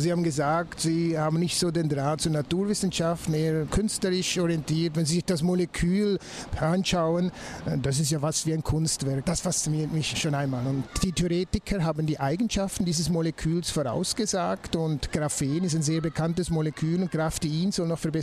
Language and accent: German; Valais, Switzerland; Man hört es ja leicht, ich bin Schweizer, bin im Wallis aufgewachsen. Da habe ich die schulische Laufbahn durchlaufen. Bin dann nach Zürich gewechselt zum Chemiestudium